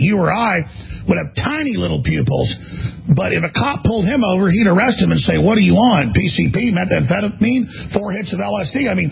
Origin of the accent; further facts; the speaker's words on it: Dallas, Texas, United States; Well, I've told the story growing up in Dallas, well, the richest county in Texas at the time.